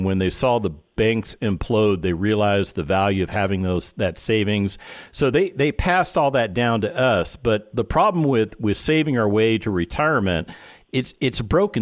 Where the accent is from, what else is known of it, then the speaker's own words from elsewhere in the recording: West Coast, United States; I grew up on the West Coast of America.